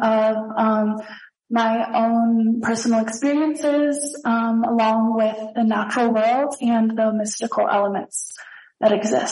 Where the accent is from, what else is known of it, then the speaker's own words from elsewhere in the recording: Missoula, Montana, United States; I live in Missoula, Montana.